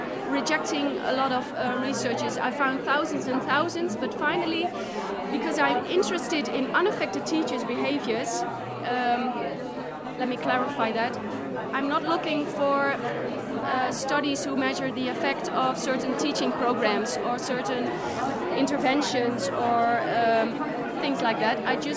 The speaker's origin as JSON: {"language": "English", "country": "Netherlands", "said": "I'm from the Netherlands, and I'm a PhD student."}